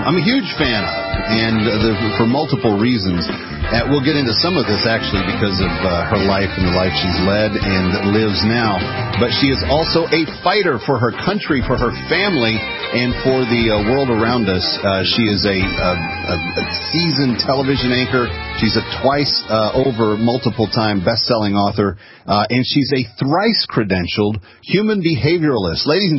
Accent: Springfield, Missouri, United States; born there; Born in the state of Missouri

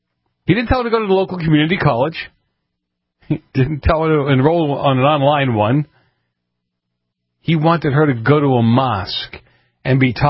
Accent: Massachusetts, United States; this is my home state of Massachusetts, and they've never, I don't remember them being this whacked as a kid

